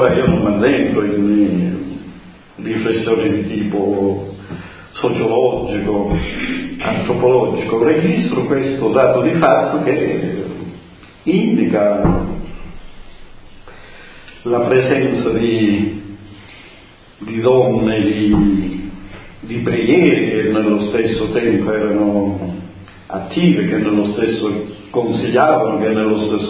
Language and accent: Italian; San Nicola da Crissa, Calabria, Italy; Il mio paese si chiama San Nicola da Crissa, che tra Pizzo e Serra San Bruno. Sono vicino alla Certosa